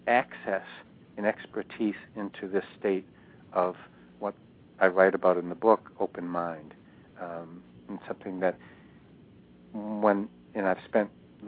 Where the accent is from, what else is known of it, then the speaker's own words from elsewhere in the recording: Boston, Massachusetts, United States; When I grew up in Boston, and I grew up in the 60s